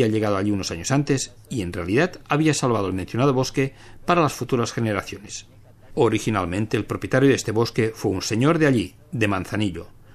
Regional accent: western Slovakia, Slovakia; Spanish is a second language; Como que soy de Eslovaquia Occidental, no podía viajar a casa todos los fines de semana.

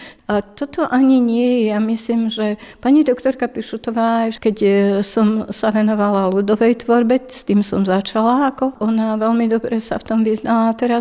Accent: Prievidza, Trenčín Region, Slovakia; now in Bratislava, Slovakia; keď som odišla z Prievidze a už vlastne som sa do Prievidze nevrátila. No a potom sme sa vlastne stretli tu v Bratislave.

